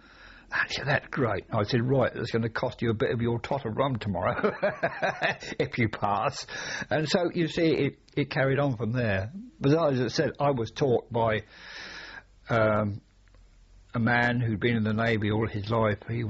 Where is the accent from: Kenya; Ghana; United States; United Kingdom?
United Kingdom; Reading, South East England; we came from the Reading area, and a lot of the lads were rural lads.